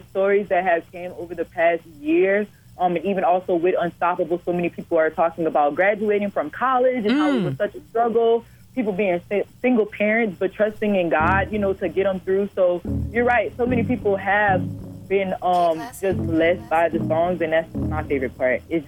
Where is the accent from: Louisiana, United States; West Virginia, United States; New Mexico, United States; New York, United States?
Louisiana, United States; I'll be in my home state, Louisiana, so I'll be with my family, be feeling right at home.